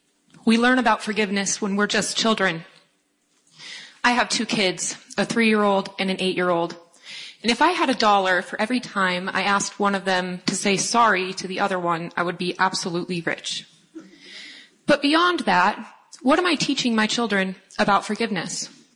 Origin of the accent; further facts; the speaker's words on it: Montana, United States; born there; I was born on the Blackfeet Reservation here in Montana.